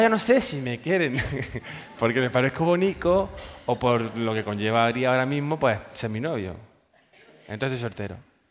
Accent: Jaén, Andalusia, Spain; Yo soy de Jaén.

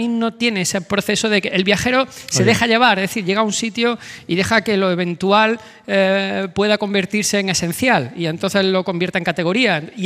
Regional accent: Córdoba, Andalusia, Spain; accent: Cordoban; A mí se me permite porque soy cordobés y bueno, abro la vocal como me da la gana.

